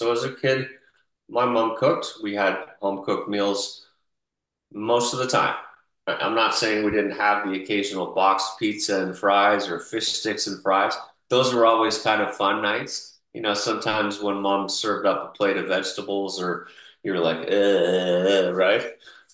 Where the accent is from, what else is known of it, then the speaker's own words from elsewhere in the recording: United Kingdom; As a young man, I'm British, as we've discussed.